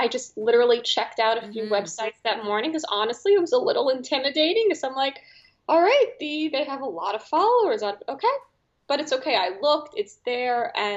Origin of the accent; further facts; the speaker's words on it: New York City, New York, United States; I am from New York City. So at least I was going back home.